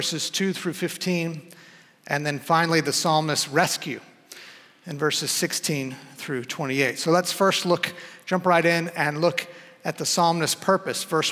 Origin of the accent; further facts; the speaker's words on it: Houston, Texas, United States; So as a young boy, young man growing up in Houston, I became enamored with what wasn't there, namely mountain ranges.